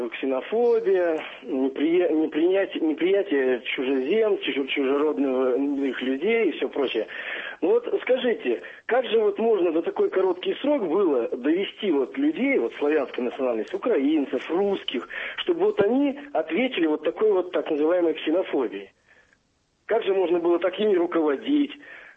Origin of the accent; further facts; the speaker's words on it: Saint Petersburg, Russia; да, я из Питера.